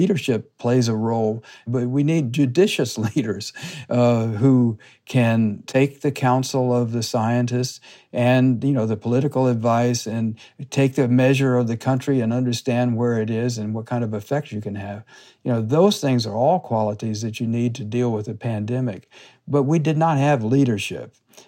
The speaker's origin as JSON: {"language": "English", "region": "Texas", "country": "United States", "said": "which I can testify as a Texan is a rare act of clemency."}